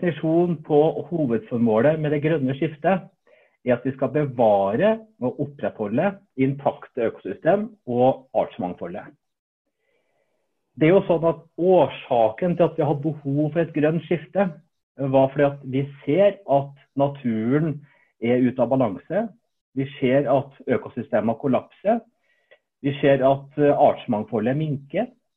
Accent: Hell, Trøndelag, Norway; Ja, jeg kommer fra Hell.

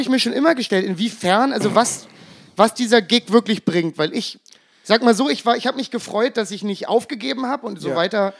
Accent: eastern Germany, Germany; Ich komme aus dem Osten.

